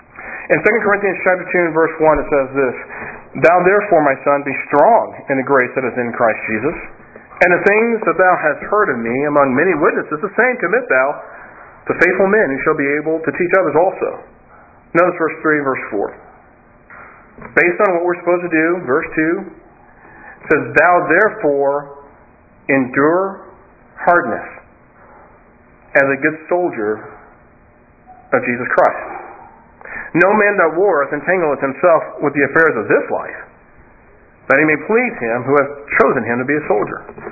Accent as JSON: {"language": "English", "country": "United States", "said": "We have dual citizenship. All right? And it's like, but the things that I see in the United States of America, my country, my home country"}